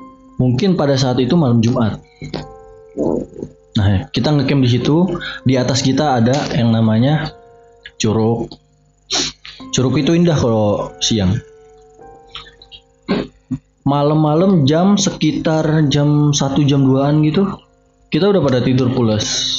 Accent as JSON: {"language": "Indonesian", "region": "Java", "country": "Indonesia", "said": "Gua orang Jawa banget."}